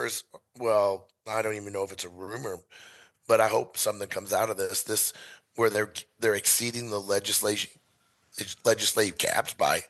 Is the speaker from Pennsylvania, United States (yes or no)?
no; Missouri, United States; I was from Missouri, dude.